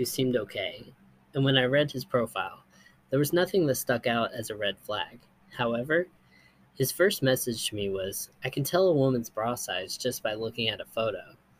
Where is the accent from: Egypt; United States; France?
France; He ended up traveling to France, my home country, and his ex-fiancée to go to her sister's wedding.